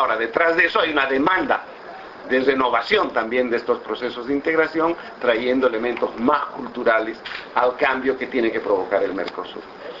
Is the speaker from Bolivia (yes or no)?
yes; Bolivia; yo soy boliviano